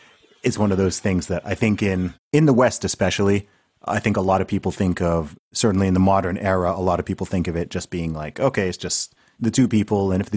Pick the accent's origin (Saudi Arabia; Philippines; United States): Saudi Arabia; I mean, I grew up in Saudi Arabia, right?